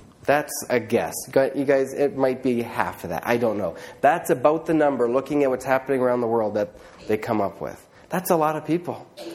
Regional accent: Indonesia; I grew up in Indonesia. I spent 12 years there with my family, 25 years altogether.

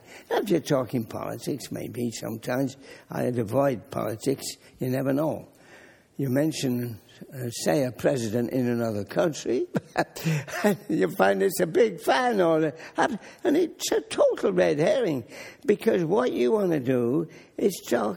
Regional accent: England, United Kingdom; they know I come from England

